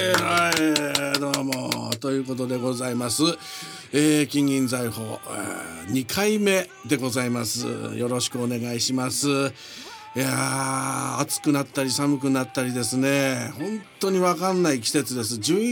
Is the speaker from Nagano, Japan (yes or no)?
no; Nihonmatsu, Fukushima, Japan; 今回私はね、福島県二本松市というところ出身なんですが